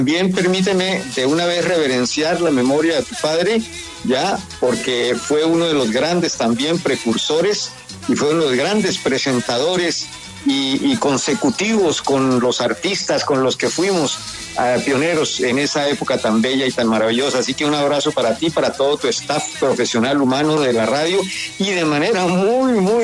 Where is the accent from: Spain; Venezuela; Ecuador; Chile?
Chile; Biobío; born there; Estoy en Nacimiento, Biobío, región del Biobío, en Chile, mi tierra materna. Soy chileno por nacimiento, por la matriz de mi madrecita.